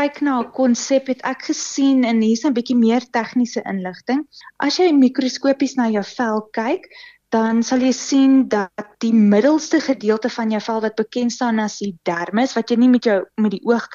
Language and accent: Afrikaans; Kempton Park, Gauteng, South Africa; also born or lived in Pretoria; Ek was gebore in Pretoria, so ek moet erken ek is 'n Bluebell ondersteuner. En dan van daar af het ek skool gegaan in Kempton Park en toe weer teruggetrek na die Pretoria omgewing toe